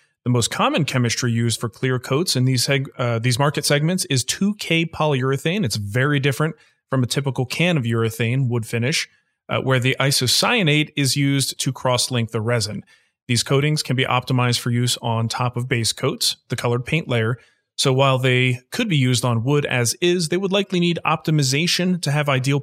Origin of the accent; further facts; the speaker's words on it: New Jersey, United States; born there; do something that lets people know I was born in New Jersey.